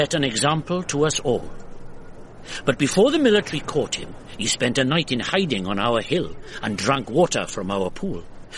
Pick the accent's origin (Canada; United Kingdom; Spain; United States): United Kingdom; Wales; And being Welsh and fanciful and poetic, we call it a fountain.